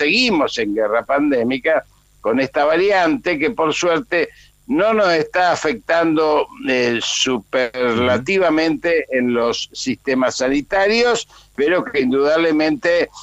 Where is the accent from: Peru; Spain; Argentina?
Argentina; como argentinos